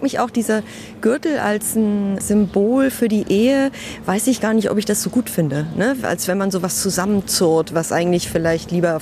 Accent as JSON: {"language": "German", "region": "Berlin", "country": "Germany", "said": "Wir kommen aus Berlin, da ist man ein bisschen vorsichtiger."}